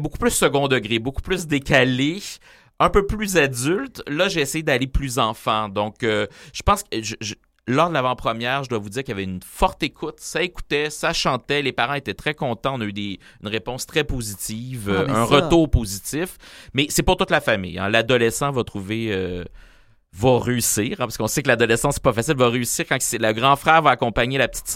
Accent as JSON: {"language": "French", "town": "Montreal", "region": "Quebec", "country": "Canada", "tie": "born or raised there", "said": "C'était Mercier, Tétroville, c'est là où j'ai grandi enfant."}